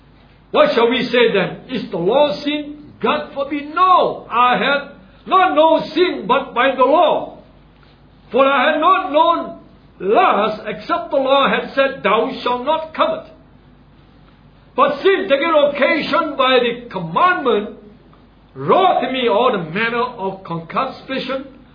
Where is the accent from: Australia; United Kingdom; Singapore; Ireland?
Singapore; You know, I'm born a Singaporean. But if I migrate out of here to another country, I'm still a Singaporean.